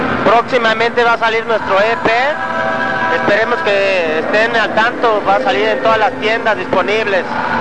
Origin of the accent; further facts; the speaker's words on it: Pachuca, Hidalgo, Mexico; now in Mexico City, Mexico; Somos de Pachuca, Hidalgo, de la tierra de los pastes, pero ahorita estamos viviendo en México DF.